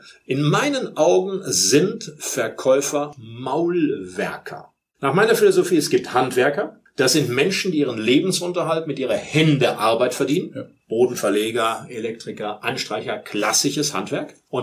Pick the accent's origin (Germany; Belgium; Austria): Germany; Rhineland; Ich komme aus dem Rheinland